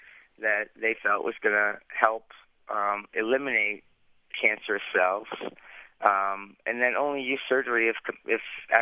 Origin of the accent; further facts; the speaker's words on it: Michigan, United States; I grew up in Michigan, so my favorite season happens to be fall